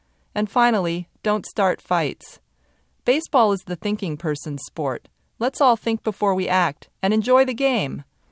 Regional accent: Los Angeles, California, United States; also born or lived in overseas; You see, I grew up in Los Angeles, a Dodgers fan. It doesn't matter that between then and now I lived overseas.

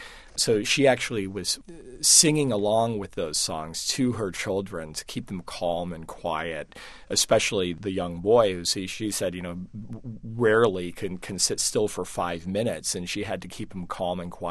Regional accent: Connecticut, United States; was in Connecticut with my sister, and we were just going for a run. We were down by the beach in my hometown

